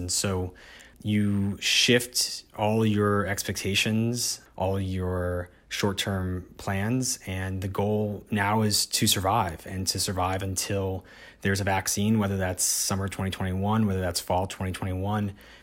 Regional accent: Florida, United States; And so like you do in a hurricane, I'm from South Florida, the goal is to survive and see the other side of it.

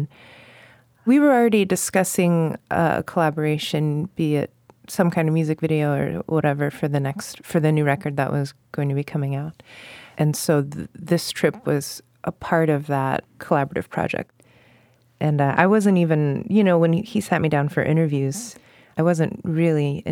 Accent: Virginia, United States; my brother and I, we grew up in Virginia with them

